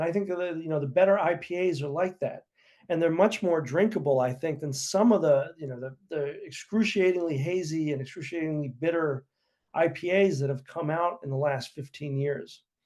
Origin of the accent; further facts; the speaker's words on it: Charlotte, North Carolina, United States; moved away as an adult; also born or lived in New York; I grew up in Charlotte, North Carolina. My family moved from upstate New York when I was two. So we were part of the Northern Infusion that changed a lot of the metro area. And I left Charlotte I think it was 2002.